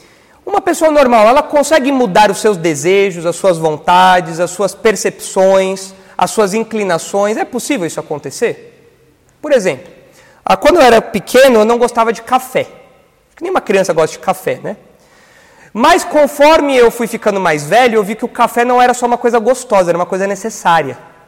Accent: São Paulo, Brazil; Sou paulista, mas deveria ter nascido em Minas.

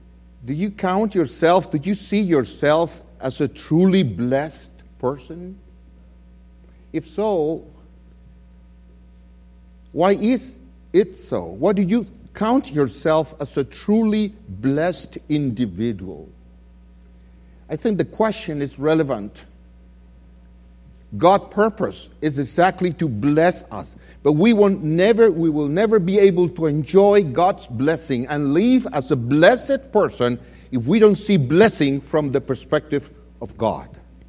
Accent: Dominican Republic; English is a second language; I'm coming from the Dominican Republic. It's a small island in the Caribbean. And traditions in country vary from one to another. So in my country, when I was a young child, I remember that I grew up listening to a tradition

